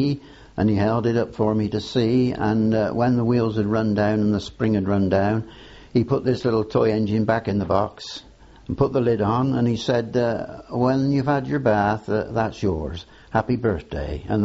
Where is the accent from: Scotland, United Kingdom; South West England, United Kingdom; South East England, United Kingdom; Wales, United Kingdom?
South West England, United Kingdom; Swindon; I was born actually in Old Town, 56 North Street.